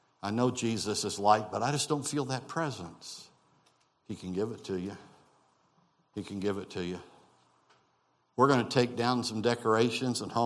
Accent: Missouri, United States; As you know, I came from Missouri.

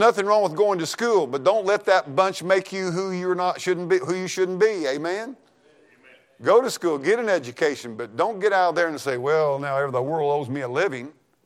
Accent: United States; I'm as an American and as a pastor, I'm going to preach this

